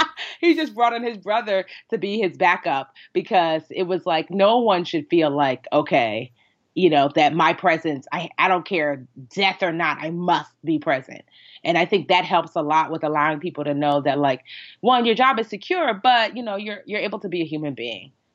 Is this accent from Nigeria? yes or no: yes; Nigeria; but being Nigerian during this time of year when Nigeria plays